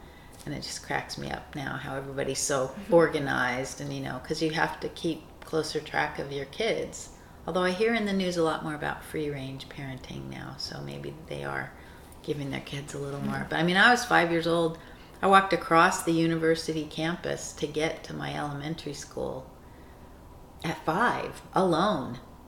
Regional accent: Reno, Nevada, United States; also born or lived in San Francisco; I was born in Reno, Nevada in 1957 at St. Mary's Hospital. And I lived in Reno much of my life until I had a freshman year of college away, and I lived in San Francisco for a few years.

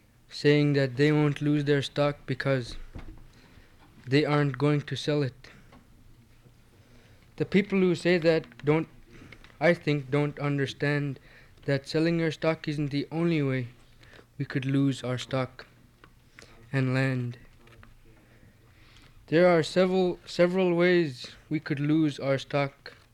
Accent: Alaska, United States; now in Kliwonik, United States; I attend high school at Kliwonik, but I'm originally from Equok.

